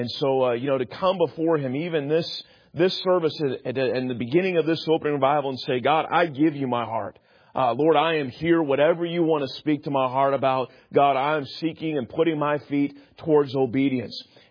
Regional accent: Sacramento, California, United States; And I grew up there in Sacramento, and that's where we call home.

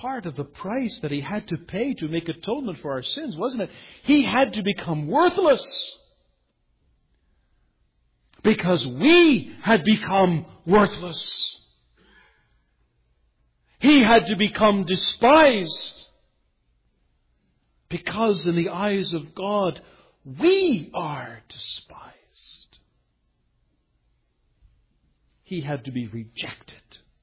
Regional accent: Ontario, Canada; now in Fraser Valley, Canada; I come from Ontario.

